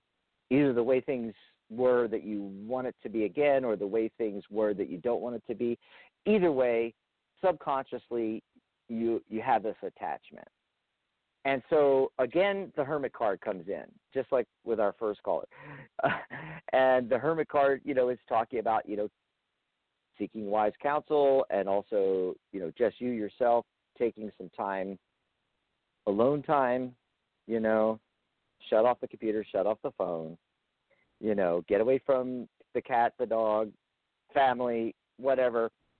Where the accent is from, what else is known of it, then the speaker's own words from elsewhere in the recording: Pennsylvania, United States; I'm from near Philly myself.